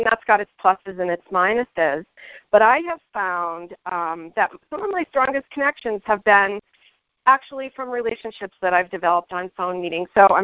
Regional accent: New York, United States; And I come from New York, and when you meet somebody in New York, in the circles that I was in, it's like, where did you go and who do you know?

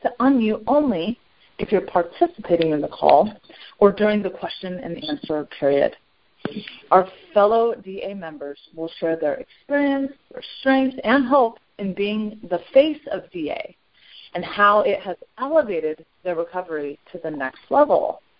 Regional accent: Alameda, California, United States; I am a debtor from Alameda, California.

